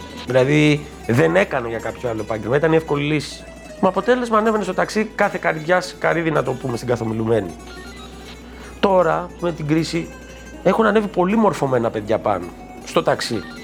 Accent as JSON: {"language": "Greek", "town": "Ano Glyfada", "region": "Attica", "country": "Greece", "tie": "born there", "said": "Γεννήθηκα στην Άνω Γλυφάδα, είμαι 38 χρονών."}